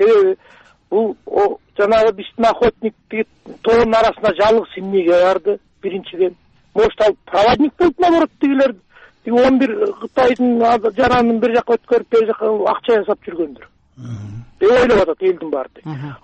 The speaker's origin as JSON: {"language": "Kyrgyz", "region": "Bishkek", "country": "Kyrgyzstan", "said": "Бишкектен болом."}